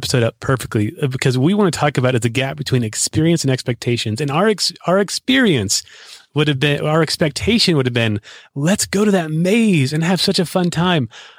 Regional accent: Nebraska, United States; And so I think it could be partly, sis, that we're from Nebraska.

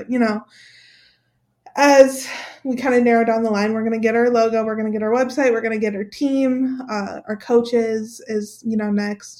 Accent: Amherst, Ohio, United States; also born or lived in Cleveland; I grew up in Cleveland, basically. I'm from Amherst.

